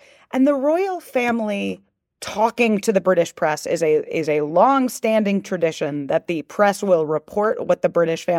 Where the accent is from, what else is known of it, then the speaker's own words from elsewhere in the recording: Chicago, Illinois, United States; born there; I will call her Kate Middleton because I was born in Chicago.